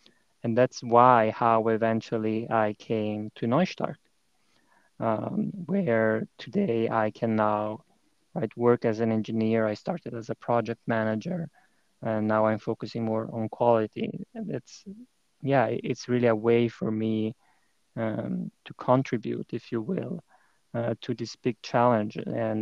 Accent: Ticino, Switzerland; now in Baden, Switzerland; I come from the Italian-speaking part of Switzerland, Ticino, from the very south.

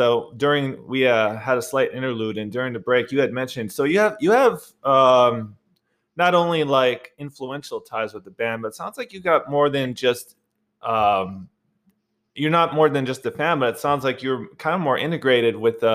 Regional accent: Minneapolis, Minnesota, United States; So it actually came through my hometown of Minneapolis.

